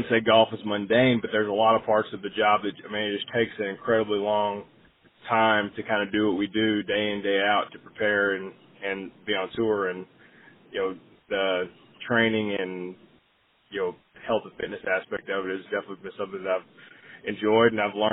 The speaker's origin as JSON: {"language": "English", "region": "New England", "country": "United States", "tie": "born or raised there", "said": "But I was born in New England, and obviously, you know, growing up there in the summertime"}